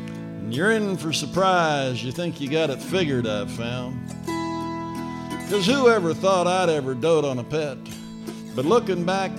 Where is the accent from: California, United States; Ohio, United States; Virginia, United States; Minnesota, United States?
Virginia, United States; I was raised in Virginia. I live in the Northwest now, but I was raised on the farm. We had all kind of animals.